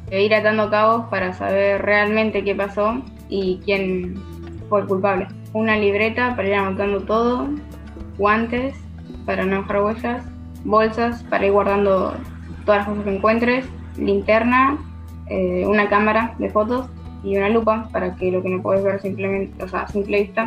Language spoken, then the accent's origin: Spanish; Viedma, Río Negro, Argentina; soy de Viedma. Y voy a la escuela Instituto Modelo Viedma.